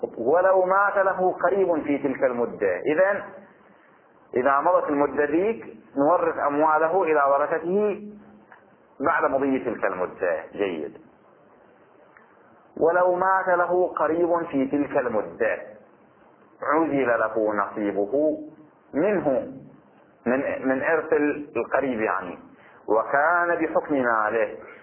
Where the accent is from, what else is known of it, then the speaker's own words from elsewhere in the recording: Bahrain; عندنا في البحرين